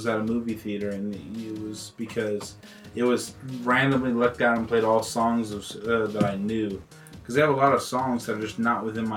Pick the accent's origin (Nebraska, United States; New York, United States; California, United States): California, United States; Long Beach; Can't wait. It's my hometown. It's my hometown.